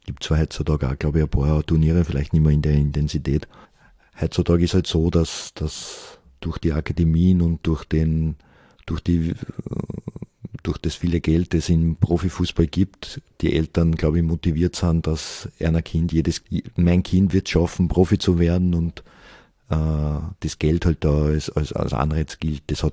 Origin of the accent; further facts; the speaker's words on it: Vienna, Austria; Also ich bin ein Wiener, ich liebe die Stadt, aber ich bin nicht in der Stadt aufgewachsen. Das heißt, ich bin in Transdanubien aufgewachsen, im 22. Das war dann vergleichbar eigentlich mit dem Ländle. Ja. Ich wohne jetzt im 21. neben dem Machfeldkanal.